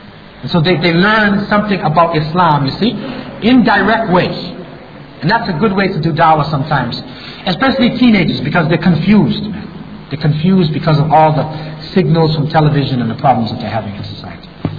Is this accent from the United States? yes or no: yes; United States; You know, when I was growing up in America, they used to say the enemy used to be Japanese people.